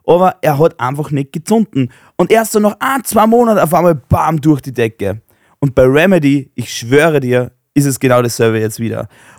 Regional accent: Austria; dass wir ihn angehimmelt haben als Österreicher

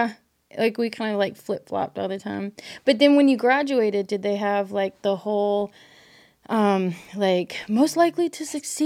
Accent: Louisville, Kentucky, United States; because I know how I was growing up in Louisville, Kentucky, and how it was when I hit 18

